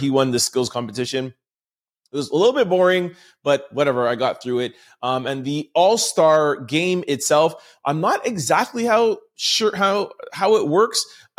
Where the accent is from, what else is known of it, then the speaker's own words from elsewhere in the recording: Canada; I am a Canadian.